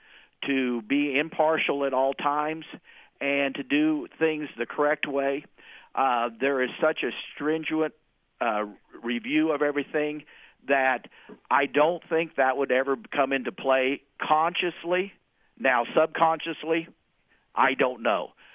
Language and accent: English; Iola, Kansas, United States; now in Wellington, United States; My hometown of Iola, Kansas, and my adopted hometown of Wellington for the last 33 years have been nothing but totally supportive of it.